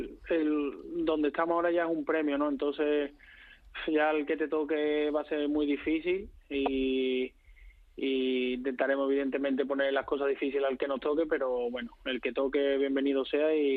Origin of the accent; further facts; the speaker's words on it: Seville, Andalusia, Spain; a mí en Sevilla me come más cerca. Yo que soy sevillano